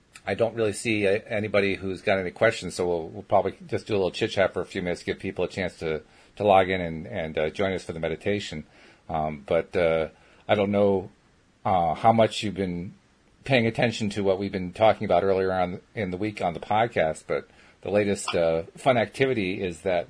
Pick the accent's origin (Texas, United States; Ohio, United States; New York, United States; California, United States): New York, United States; Schenectady; I grew up south of there. I grew up in Schenectady, New York.